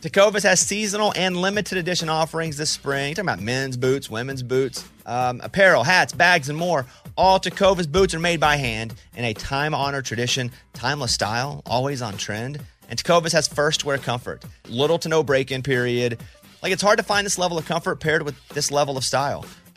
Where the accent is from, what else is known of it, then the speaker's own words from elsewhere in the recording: United Kingdom; Well, I mean, the truth is I'm British and I had to change to come to country. So now I act like I'm from Arkansas.